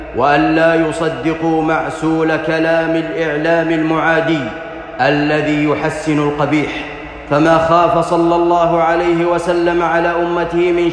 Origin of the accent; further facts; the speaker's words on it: Saudi Arabia; فإني لا أعلم بلدًا يطبق شرع الله كما يطبق في بلادنا المملكة العربية السعودية حرسها الله.